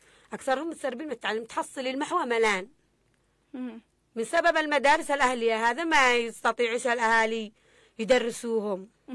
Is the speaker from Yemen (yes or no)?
yes; Yemen; احنا يمنيين